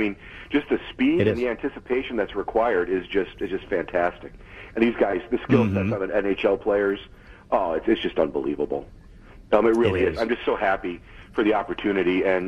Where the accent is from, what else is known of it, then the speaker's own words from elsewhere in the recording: East Coast, United States; growing up on the East Coast, we're both, you know, big hockey nuts